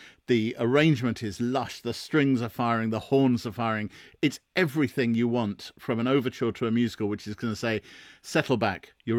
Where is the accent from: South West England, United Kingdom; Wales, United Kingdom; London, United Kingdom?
London, United Kingdom; Harrow; Yeah, I grew up in Harrow.